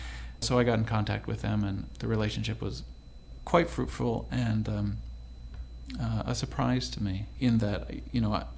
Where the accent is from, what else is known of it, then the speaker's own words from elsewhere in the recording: Seattle, Washington, United States; I'm from Seattle. I grew up there. It was not always like what it is now.